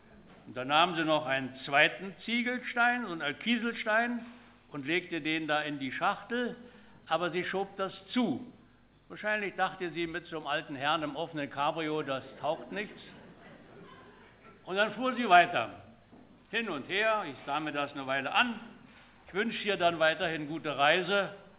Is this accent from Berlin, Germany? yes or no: yes; Berlin, Germany; Ich war vor einigen Monaten in meiner Heimatstadt Berlin